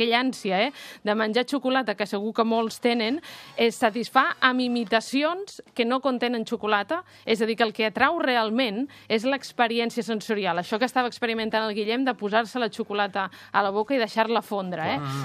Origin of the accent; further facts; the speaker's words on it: Valencian Community, Spain; jo que sóc valenciana i ja ho sabeu